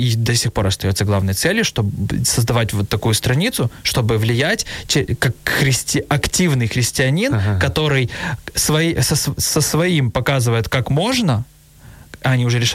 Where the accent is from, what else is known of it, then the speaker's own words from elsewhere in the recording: Bila Tserkva, Kyiv Oblast, Ukraine; Ну, я вообще приехал как бы из Белой Церкви, и это недалеко возле Киева